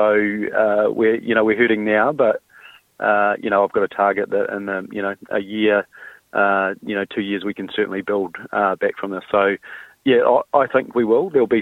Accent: Timaru, Canterbury, New Zealand; I grew up in Timaru

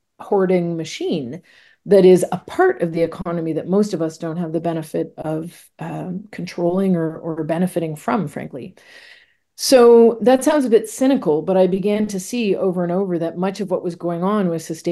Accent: Canada; now in New York City, United States; I entered the field of corporate responsibility in my home country of Canada.

